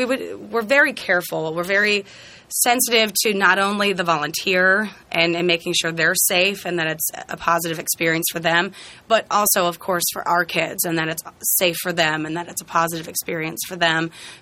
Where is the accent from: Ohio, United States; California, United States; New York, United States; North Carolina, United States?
Ohio, United States; Cincinnati; I'm from Cincinnati, and I moved here right after school.